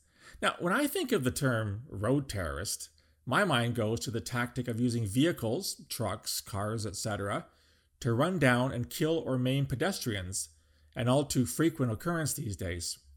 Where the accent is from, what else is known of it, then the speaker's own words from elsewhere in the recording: Canada; as a Canadian